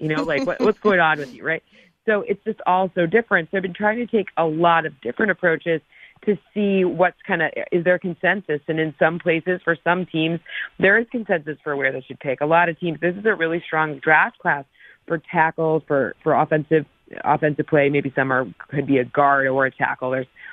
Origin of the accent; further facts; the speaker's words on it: Michigan, United States; I'm from Michigan. The Lions are going to be terrible this year